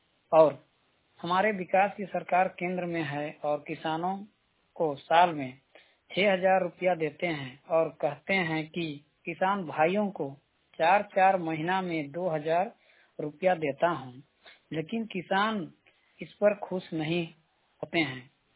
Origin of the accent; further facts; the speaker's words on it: Budhmu, Jharkhand, India; बुढ़मो से हूँ।